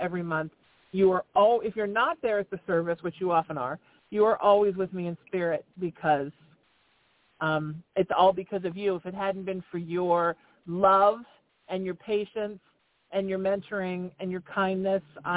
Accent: California, United States; I grew up in Orange County in the middle of the Bible Belt. You know, they used to call themselves the Orange County Bible Belt very proudly, and the California Bible Belt very proudly.

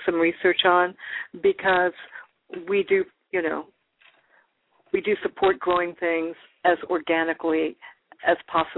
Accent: West Coast, United States; now in Florida, United States; Well, I come from the West Coast, and my mother was always very activist, and I was always involved in projects, particularly environmental. And I had been living in Florida for 20 years

